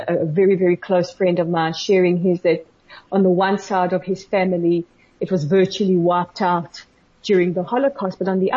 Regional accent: South Africa; now in Israel; am an adopted child, that my roots are apparently Moroccan-Israeli, but I grew up in South Africa in an Ashkenazi Jewish home.

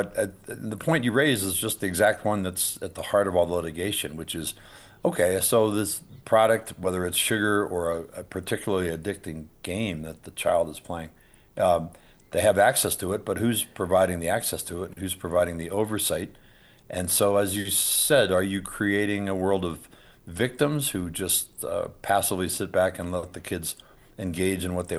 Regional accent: New Mexico, United States; Here in my home state of New Mexico

